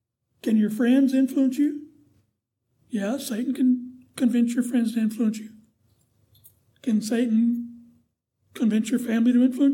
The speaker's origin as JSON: {"language": "English", "town": "Dallas", "region": "Texas", "country": "United States", "tie": "born or raised there", "lives_now": "Lubbock, United States", "said": "Lubbock's the furthest from the country I've ever lived. I grew up in East Dallas."}